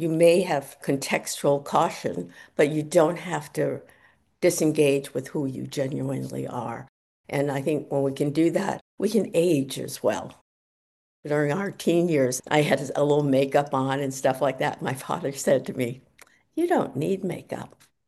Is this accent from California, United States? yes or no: no; Boston, Massachusetts, United States; I used to work at a Chinese restaurant in the outer Boston area. I grew up in Boston's Chinatown.